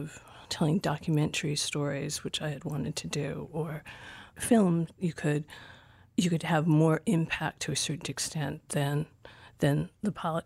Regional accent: Providence, Rhode Island, United States; moved away; I felt like I had been asleep living, growing up in Providence for all these years. And finally, it was like, okay, New York.

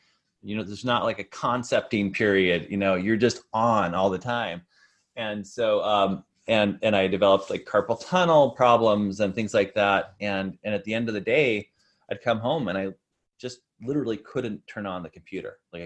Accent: Idaho, United States; I grew up in Idaho, where there aren't a lot of writers.

